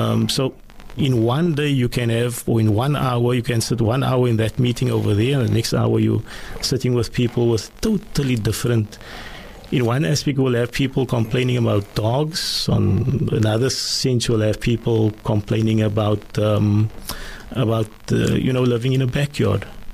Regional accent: Cape Town, Western Cape, South Africa; Salt River, and also in Tafelsig.

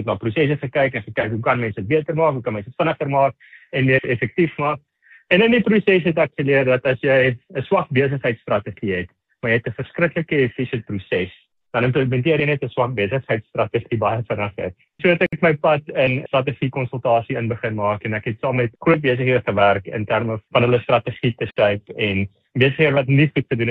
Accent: Volksrust, Mpumalanga, South Africa; Ek het groot geword in Suid-Afrika, klein plaas, Dorfie, Volksrus

